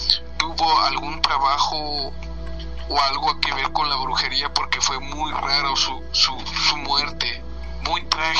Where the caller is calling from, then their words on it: Ciudad Juárez, Chihuahua, Mexico; Soy de aquí de Ciudad Juárez, Chihuahua.